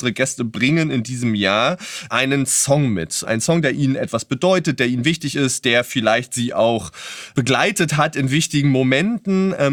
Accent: Berlin, Germany; erfahre das als Berliner immer als was sehr Schönes

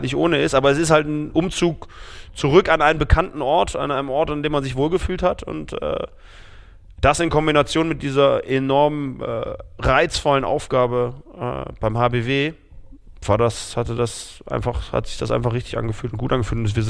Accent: Aachen, North Rhine-Westphalia, Germany; war ich als Aachener FC-Fan.

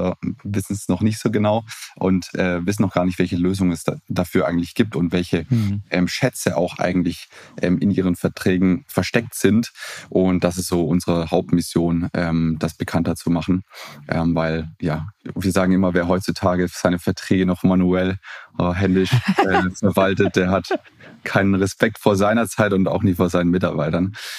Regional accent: Baden-Württemberg, Germany; bin 33, komme ganz ursprünglich aus dem Stuttgarter Raum. Habe ja international BWL studiert in Madrid und in Reutlingen

